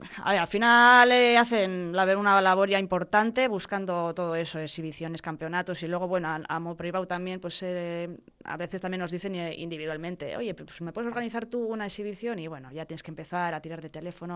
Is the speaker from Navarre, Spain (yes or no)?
no; Bilbao, Basque Country, Spain; Pues mira, yo soy bilbaína